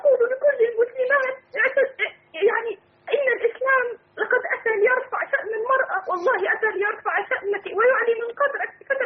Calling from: United States; فنحن هنا من أمريكا،

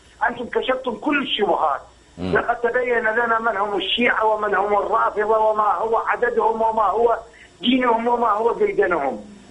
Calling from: Kurdistan Region, Iraq; طبعا أنا أتصل بك من كردستان العراق

